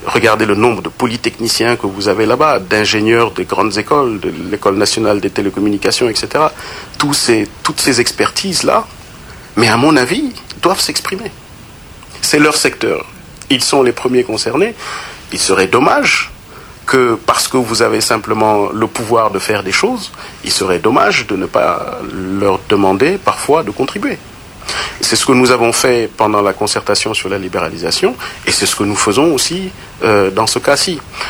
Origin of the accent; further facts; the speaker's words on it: Senegal; en tant que Sénégalais